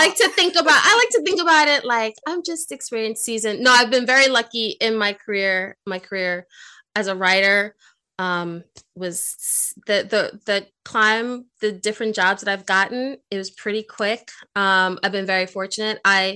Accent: Brooklyn, New York, United States; Okay. So I'm from Brooklyn originally. So that sort of comes out every once in a while.

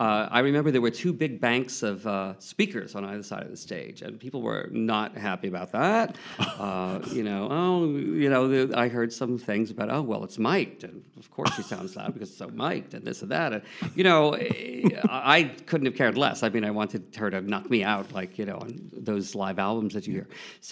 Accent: Long Island, New York, United States; I was born on off of Bleecker Street on Downing Street.

